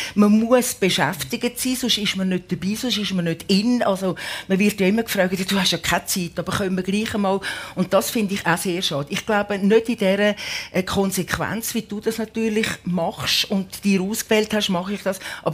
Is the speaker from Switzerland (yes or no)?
yes; Küsnacht, Zurich, Switzerland; now in Feusisberg, Switzerland; von Küsnacht, damals, wo ich aufgewachsen bin, irgendwo lustigerweise auf Feusisberg, wo ich heute wohne.